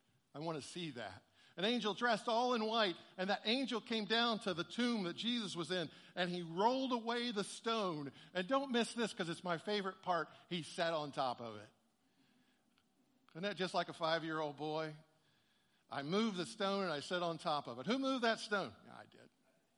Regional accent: Illinois, United States; I'm from Illinois.

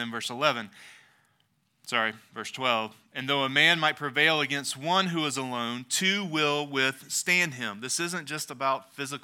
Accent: United States; because I'm American

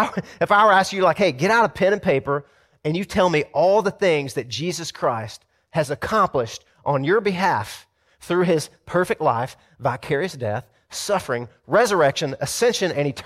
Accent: Deep South, United States; I grew up in the South, in the deep South, in a little town

